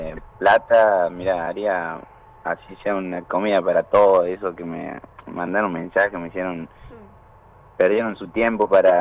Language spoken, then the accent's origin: Spanish; Brinkmann, Córdoba, Argentina; soy de Brinkman, provincia de Córdoba.